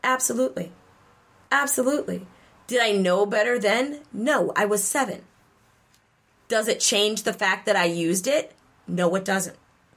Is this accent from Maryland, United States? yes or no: no; Massachusetts, United States; I grew up in Massachusetts as a kid.